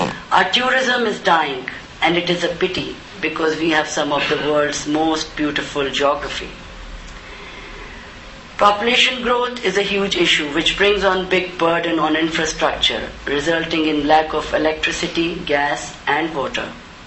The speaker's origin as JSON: {"language": "English", "town": "Lahore", "region": "Punjab", "country": "Pakistan", "tie": "born there", "said": "I was born in Lahore, to parents who migrated from India."}